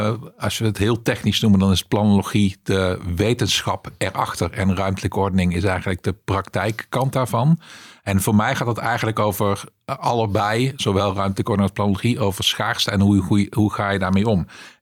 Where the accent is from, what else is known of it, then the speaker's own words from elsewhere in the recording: Limburg, Netherlands; now in Utrecht, Netherlands; Ik ben geboren en getogen in Noord-Limburg, daarna in Utrecht terechtgekomen.